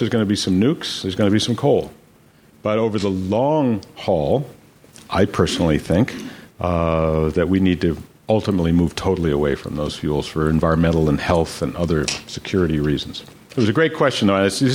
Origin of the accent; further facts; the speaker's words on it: New York, United States; In my case, I grew up on Long Island, for God's sake.